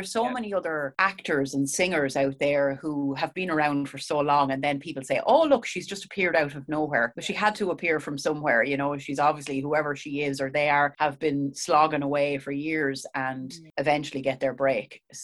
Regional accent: Ireland; maybe me approaching the States as an Irish woman worked in my favor.

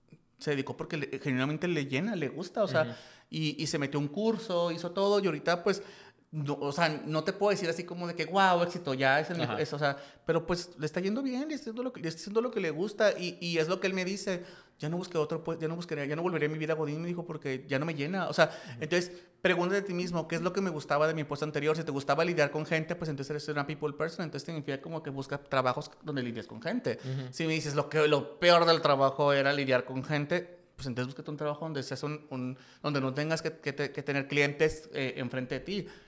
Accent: Mexico; pues soy mexicano, o sea, ¿por qué no tendrás permiso para trabajar en México?

